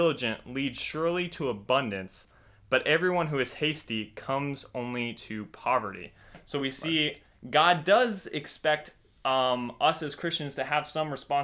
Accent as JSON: {"language": "English", "region": "California", "country": "United States", "lives_now": "East Coast, United States", "said": "Like we kind of briefly mentioned, I'm from California, living on the East Coast now."}